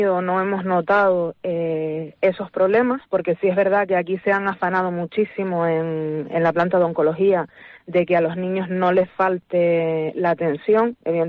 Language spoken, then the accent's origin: Spanish; Canary Islands, Spain; mi hija somos canarias, vivimos en Canarias